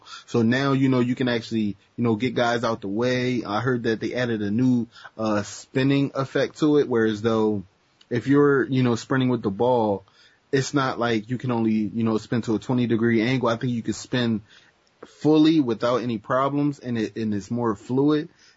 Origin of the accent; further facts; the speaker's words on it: United States; I'm sorry. No disrespect. I'm from America. Don't hurt me.